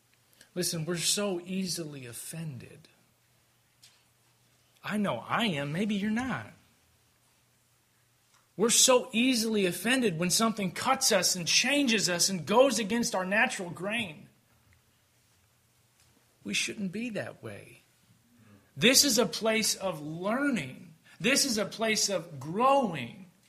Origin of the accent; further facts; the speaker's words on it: Ohio, United States; My home is not in Northwest Ohio. I grew up in Northwest Ohio, but you are my family.